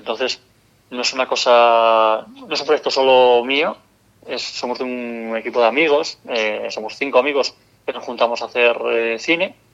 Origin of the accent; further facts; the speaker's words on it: Asturias, Spain; also born or lived in Cuenca; now in Alicante, Spain; yo soy un incompensado porque soy de Asturias.